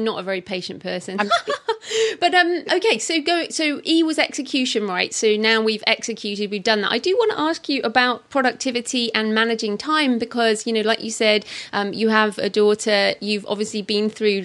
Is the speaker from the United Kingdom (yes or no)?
yes; United Kingdom; accent: British; I mean, I've got a nice British accent. Why is my accent a problem?